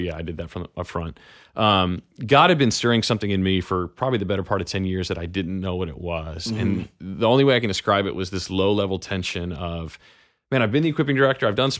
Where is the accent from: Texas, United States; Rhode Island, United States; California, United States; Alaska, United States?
Texas, United States; From there, transferred to a church kind of north of my hometown, close to the Oklahoma border, and worked there for about a year